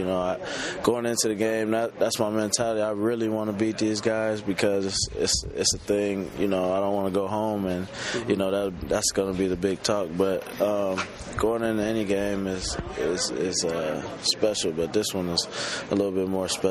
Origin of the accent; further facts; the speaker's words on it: Ohio, United States; as a kid growing up in Ohio, that's one of your biggest dreams